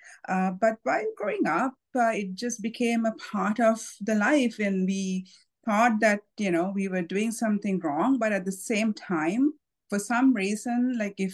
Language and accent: English; Sri Lanka; moved away as an adult; now in Canada; I'm in a multicultural or multiracial family. I was born and brought up in Sri Lanka, and I moved to Canada in 2004.